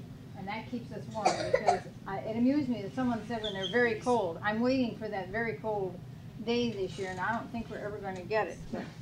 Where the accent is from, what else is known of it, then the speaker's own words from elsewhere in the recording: Madison, Wisconsin, United States; And I came from Wisconsin, and I'm near Madison, Wisconsin, and if you're studying the states and capitals, you'll know that Madison is the capital of Wisconsin. And I lived on a farm.